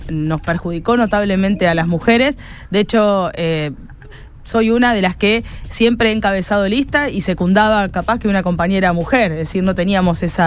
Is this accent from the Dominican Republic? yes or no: no; Rosario, Santa Fe, Argentina; como rosarinos, en este caso soy concejala de la ciudad de Rosario